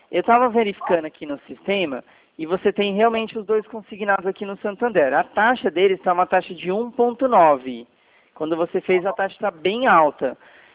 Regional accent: São Paulo, Brazil; Não, não, eu não fico aí, eu não sou de Rio Branco. Eu sou do estado de São Paulo.

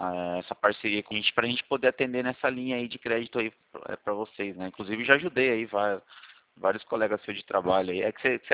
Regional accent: Itu, São Paulo, Brazil; Eu sou de Itu mesmo.

